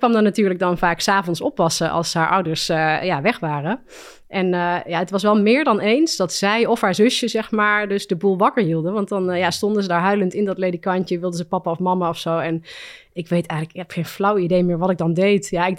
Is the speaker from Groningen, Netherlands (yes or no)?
no; Ravenstein, North Brabant, Netherlands; Maar ik kom dus uit Ravenstein, dat ligt in Brabant en daar ben ik opgegroeid en later in Nijmegen gaan studeren.